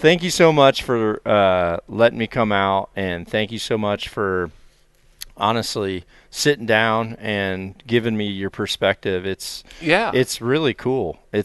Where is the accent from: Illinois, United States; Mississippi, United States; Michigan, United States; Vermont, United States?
Mississippi, United States; I'm from the Mississippi Delta. So I remembered, you know, the monster buck videos in the VHS player down there.